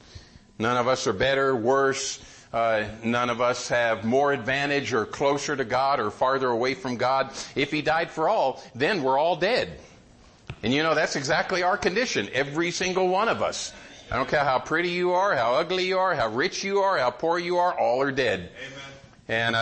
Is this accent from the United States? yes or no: yes; Arizona, United States; I'm from Arizona. I grew up in Arizona. I'd never been to the Grand Canyon.